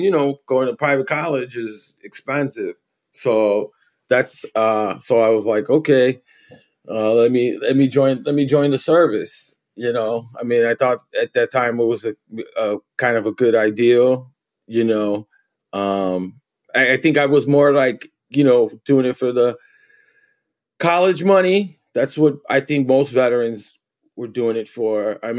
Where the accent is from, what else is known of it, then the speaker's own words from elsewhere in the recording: Chicago, Illinois, United States; I'm from Chicago, Illinois. I'm a veteran and glad to be on the show.